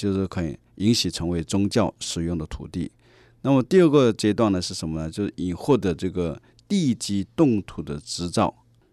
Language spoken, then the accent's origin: Chinese; China; 在1000多年前，我们中国人就那么聪明，懂得这个结构学，不用钉子。